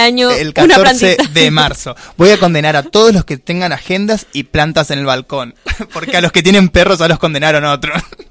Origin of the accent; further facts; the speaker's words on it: Corrientes, Argentina; Soy de Corrientes, de Piscis. Soy un pescado que saltó.